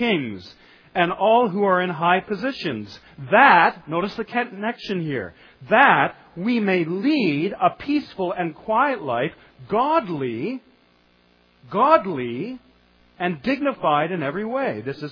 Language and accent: English; Canada; I'm probably about as patriotic a Canadian as you can find out there.